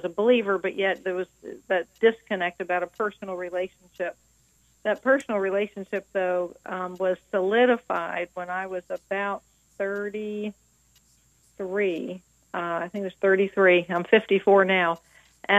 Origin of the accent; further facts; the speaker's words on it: Virginia, United States; I grew up, well, two different places, in Fairfax County, Virginia, which is not too far from Washington, D.C. And then at 12, we moved to the country out on the Chesapeake Bay, still in Virginia. So I'm a Virginia girl.